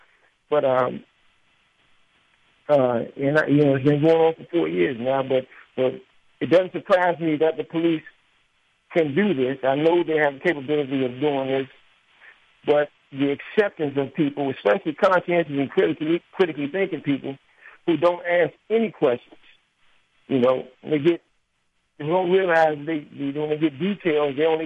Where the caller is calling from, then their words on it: Washington, District of Columbia, United States; Hello. Hello. I'm from Washington, D.C.